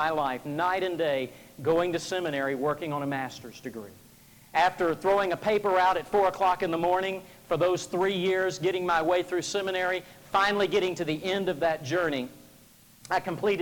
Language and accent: English; Memphis, Tennessee, United States; about 25,000 students in my hometown of Memphis, Tennessee